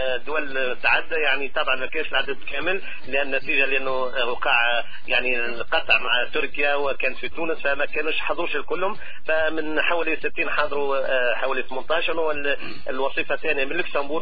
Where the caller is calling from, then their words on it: Qatar; لكن انا قلت يعني من قطر فقط مش نكون خارج